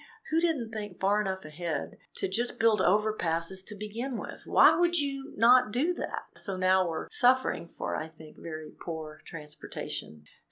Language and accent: English; Hallettsville, Texas, United States; So I grew up in Hallettsville, Texas, which is a town of 20.